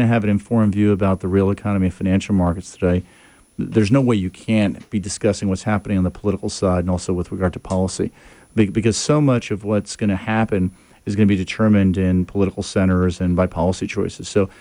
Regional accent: New York City, New York, United States; Born and raised in Queens, New York, so I'm a product of the city.

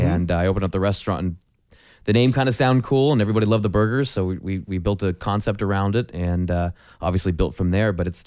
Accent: Los Angeles, California, United States; now in San Diego, United States; I grew up in Los Angeles.

